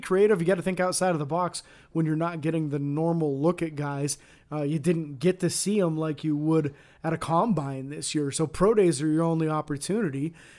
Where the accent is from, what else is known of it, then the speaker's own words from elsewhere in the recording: Erie, Pennsylvania, United States; We're from the Erie area.